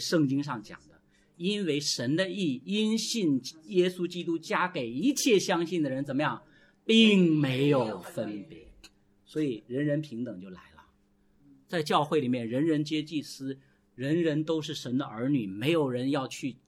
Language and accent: Chinese; Inner Mongolia, China; 我们小的时候，我是在内蒙古长大的